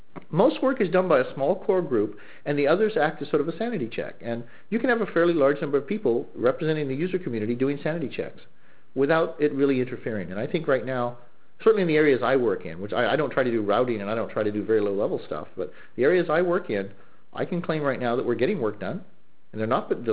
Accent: Australia; also born or lived in California, United States; now in Canada; I was born in California. I grew up for a long time in Australia. Now I live in Canada, and I moved around a lot.

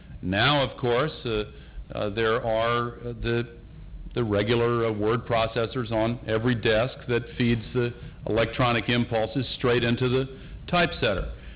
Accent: Carthage, Tennessee, United States; a school child in my hometown of Carthage, Tennessee, population 2,000

